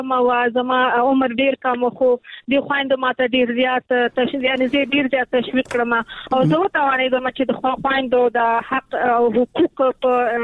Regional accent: Nangarhar, Afghanistan; چونکه ما مخکې کابل کې کار کوو، بیا ما خپل اساسي هدف چونکه زه د ننګرهار یم

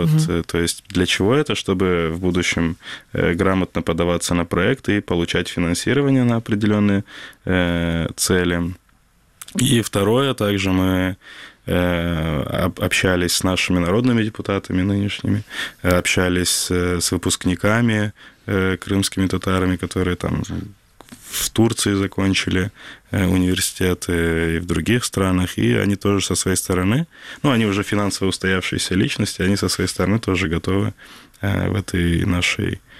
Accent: Crimea, Ukraine; я после переезда из Крыма, не переезда, но временное, скажем так, на обучение, когда выехал в Киев, у меня обострилась моя крымско-татарскость

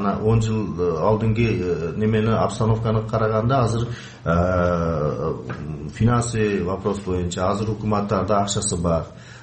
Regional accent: Uch-Korgon, Batken Region, Kyrgyzstan; born there; Kyrgyz is a second language; Эми биз ушу Кыргызстандын ушу Учкуронда ушакта төрөлгөнмүн 60-чы жыл.

